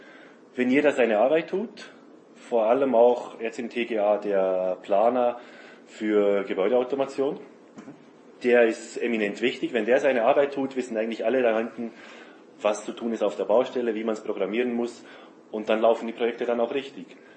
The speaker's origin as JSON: {"language": "German", "country": "Switzerland", "said": "Bei uns in der Schweiz wird ab und zu ist noch die Idee"}